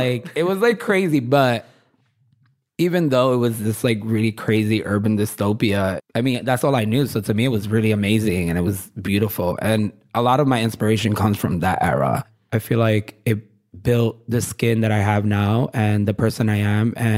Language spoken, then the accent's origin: English; New York City, New York, United States; I'm born and raised in Williamsburg.